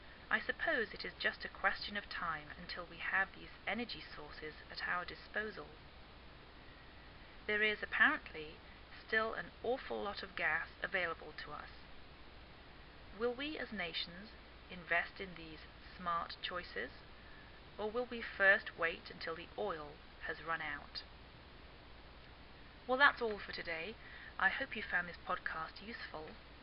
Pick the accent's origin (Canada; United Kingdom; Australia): United Kingdom; England; now in United States; I am English, I live in the northwest of the United States